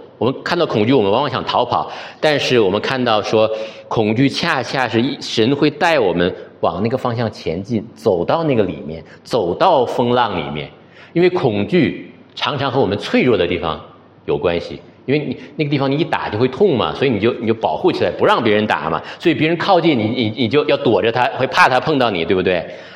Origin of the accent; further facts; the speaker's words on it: Northeast China, China; 我们东北方的，我老家在东北啊，北方